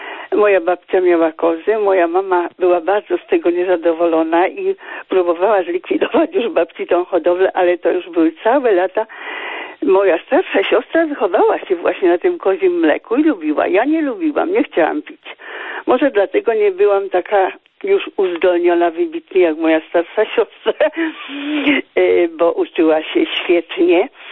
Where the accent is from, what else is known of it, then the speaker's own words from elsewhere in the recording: Łódź Voivodeship, Poland; W poniedziałek byłam na cmentarzu w swoim rodzinnym miasteczku pod Łodzią, tam gdzie się urodziłam i wychowałam.